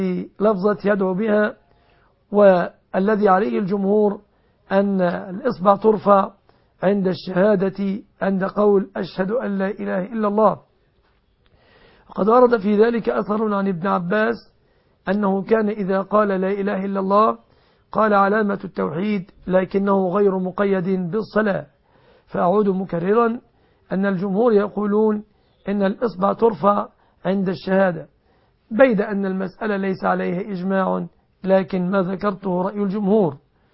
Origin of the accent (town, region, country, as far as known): Egypt